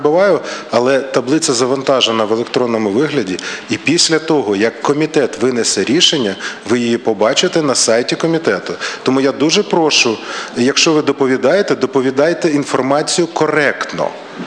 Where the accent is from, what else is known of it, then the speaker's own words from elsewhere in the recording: Kyiv, Ukraine; я сам киянин